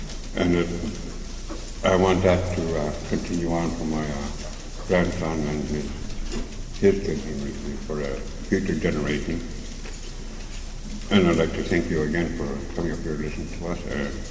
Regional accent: Alaska, United States; And I'm from Leavelock, and we're on the Quijack River, 50 miles from Bissell Bay, and there's about 80 or so year-round residents, and we live a subsistence lifestyle.

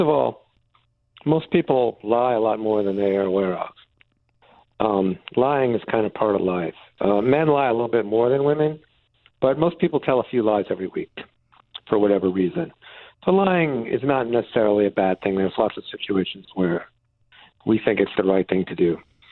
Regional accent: New York, United States; I grew up in New York. I lived with a guy, and I knew it was dangerous.

